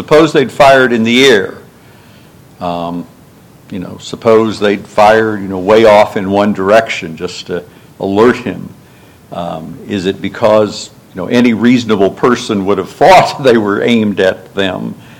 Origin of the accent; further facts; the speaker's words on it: Louisville, Kentucky, United States; I'm from Louisville